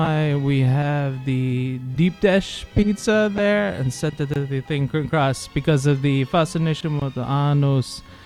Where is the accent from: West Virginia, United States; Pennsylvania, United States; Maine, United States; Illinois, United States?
Illinois, United States; Chicago; accent: Chicago; Once again, my Chicago accent could have...